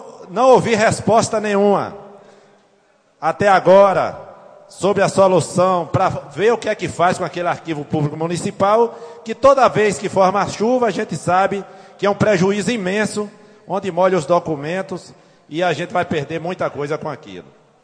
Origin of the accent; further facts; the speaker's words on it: Baixa Grande, Bahia, Brazil; meus amigos baixagrandense, povo da minha terra